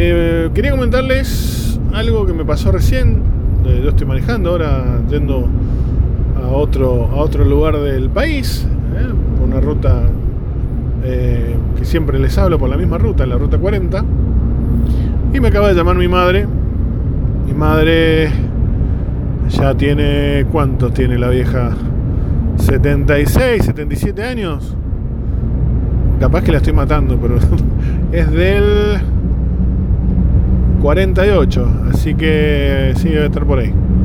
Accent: Argentina; ahí somos todos argentinos

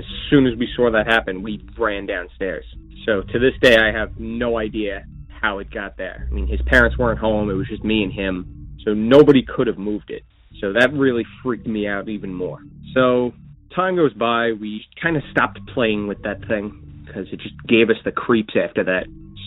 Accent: Long Island, New York, United States; I'm from Long Island, New York, and I just recently started listening to your podcast.

